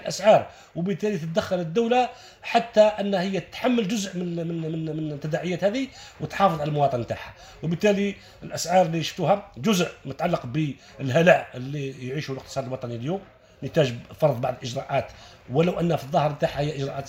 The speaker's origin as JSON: {"language": "Arabic", "country": "Algeria", "said": "وإحنا واجبنا ككل كجزائريين كمسؤولين كمواطنين"}